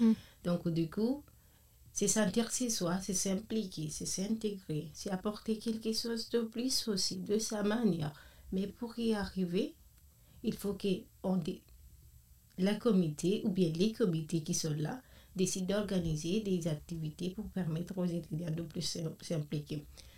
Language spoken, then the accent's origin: French; Guinea; now in Moncton, Canada; Je suis étudiante en troisième année à l'administration des affaires. Je viens de la Guinée-Conakry. Je suis à Moncton, ça fait plus de 2 ans maintenant.